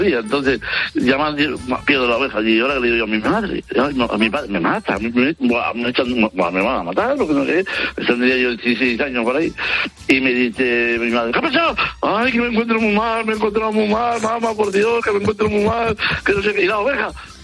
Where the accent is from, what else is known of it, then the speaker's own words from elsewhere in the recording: Galicia, Spain; now in Barcelona, Spain; yo sí vivo en Barcelona, pero soy de Galicia y tengo un rebaño de ovejas bastante importante.